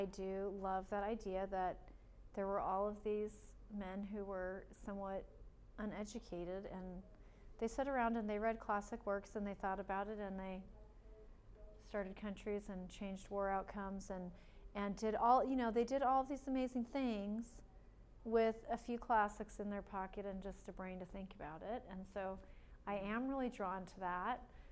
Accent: Payson, Arizona, United States; When I grew up in Payson, Arizona, which still to this day has a large homeschooling community

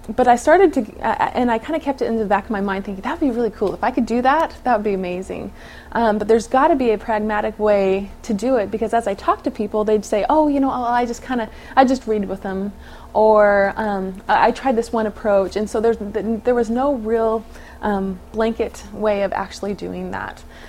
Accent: California, United States; I am actually from California, and I'm born and raised, and I went to school at BYU.

